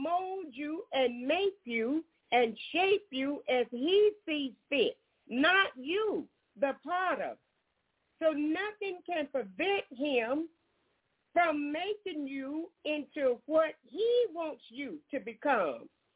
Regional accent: Jonesboro, Georgia, United States; I am from Jonesboro, Georgia, and we also have a ministry in Anniston, Alabama.

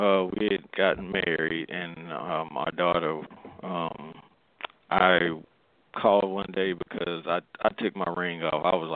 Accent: the South, United States; all the women I grew up around, you know, how I grew up in South, you know, we don't touch

